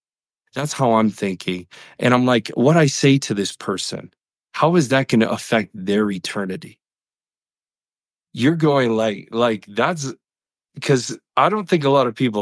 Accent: Connecticut, United States; now in Colorado, United States; I live in Colorado, United States. It's beautiful here. I love it. I was raised in Connecticut.

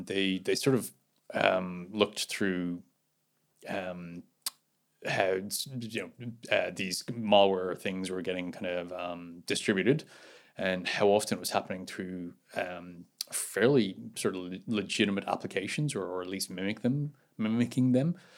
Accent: Ireland; which probably appeals to me because I'm Irish.

